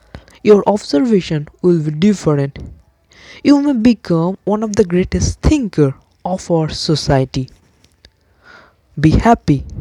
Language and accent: English; India; Still, as an Indian guy, I can assure you, in many parts of rural India, the concept of personality trait is not much prevalent.